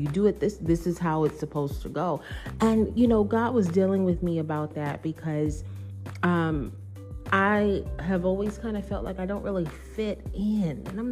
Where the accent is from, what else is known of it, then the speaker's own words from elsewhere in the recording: New York, United States; accent: New York; I just never really had a strong New York accent, you know. And it's crazy, you know, growing up around New Yorkers, I pretty much sounded the same over the course of my life.